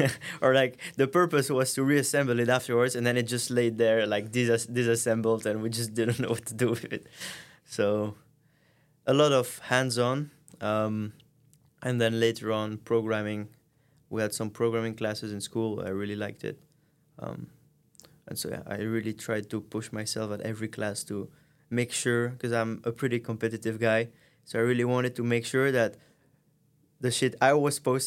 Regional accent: Tervuren, Flemish Brabant, Belgium; now in Maastricht, Netherlands; I'm from Belgium, from Tervuren, which is a little city right under... I mean, I think we can call it more like a town than a city, right under Brussels.

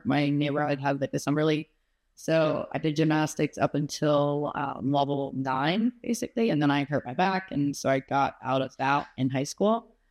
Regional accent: Conyers, Georgia, United States; also born or lived in Hilton Head; I grew up in Conyers, Georgia, so east of Atlanta. I was born in Hilton Head, and I only lived there for 8 years.

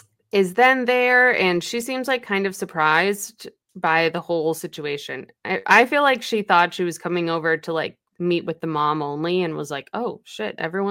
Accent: Boston, Massachusetts, United States; I'm from Boston.

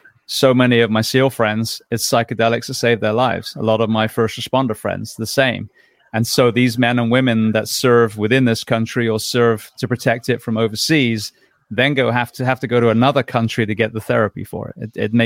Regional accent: England, United Kingdom; can I compare as an English farm boy that had an orchard the same with that kid in Brooklyn?

